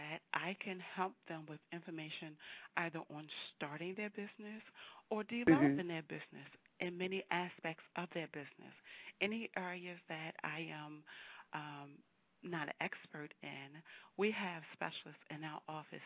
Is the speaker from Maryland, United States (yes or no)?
yes; Baltimore, Maryland, United States; I am originally from Baltimore, born and raised.